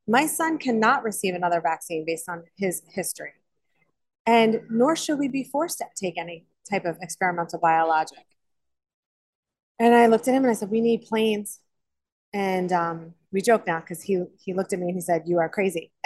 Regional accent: New Jersey, United States; now in Florida, United States; I am originally from New Jersey. I'm in the beautiful sunny state of Florida now. My family and I have relocated.

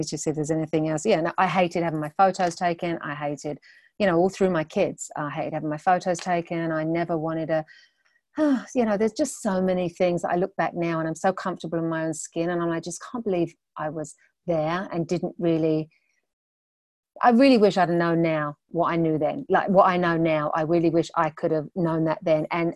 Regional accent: England, United Kingdom; now in Long Island, United States; Okay, so I am originally from England. You might be able to tell that. I live on Long Island in New York.

